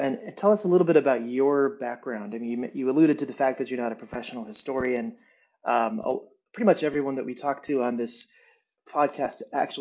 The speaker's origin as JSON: {"language": "English", "town": "Chicago", "region": "Illinois", "country": "United States", "tie": "born or raised there", "said": "I grew up in the Chicago area and kind of watched the east side of the loop transform"}